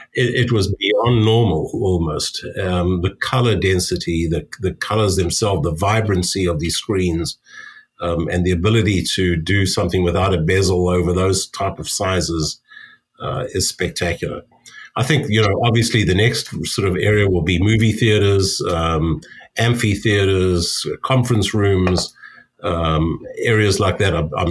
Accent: South Africa; being originally a South African

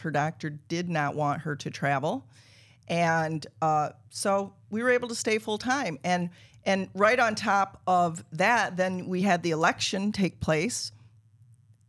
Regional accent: Michigan, United States; now in Naples, United States; I'm from the communist state of Michigan originally. And I was so happy to get out of there.

